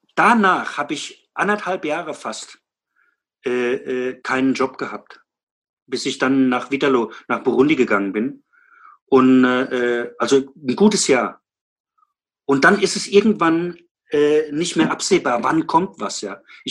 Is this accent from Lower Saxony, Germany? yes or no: no; Dannenfels, Rhineland-Palatinate, Germany; in Dannenfels, wo ich herkomme.